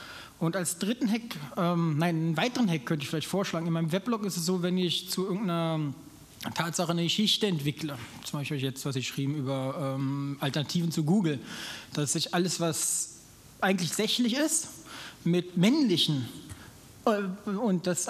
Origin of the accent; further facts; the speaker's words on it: Norway; Ich komme aus Norwegen